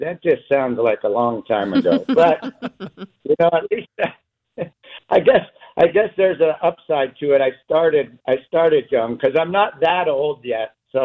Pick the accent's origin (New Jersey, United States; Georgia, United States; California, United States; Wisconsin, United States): California, United States; Growing up in Southern California, I don't think I ever played a game under 65 degrees.